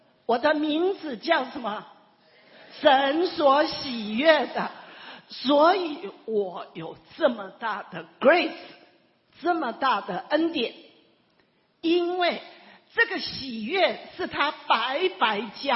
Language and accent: Chinese; Taiwan; 就像我们台湾人那每一个名字都是